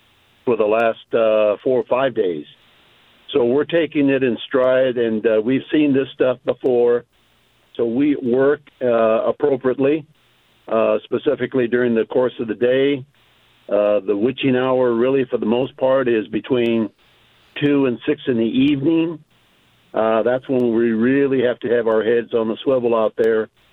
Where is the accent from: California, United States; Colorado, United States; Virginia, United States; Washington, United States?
Washington, United States; now in Vancouver, United States; I am one of those local guys. I hail from the Gifford Pinchot National Forest, Mud Hood. and I reside out of Vancouver, Washington.